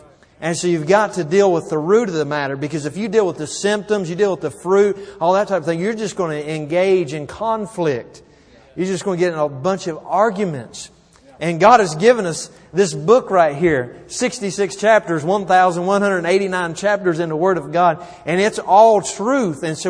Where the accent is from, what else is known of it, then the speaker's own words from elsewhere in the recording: West Virginia, United States; Now, I'm from West Virginia.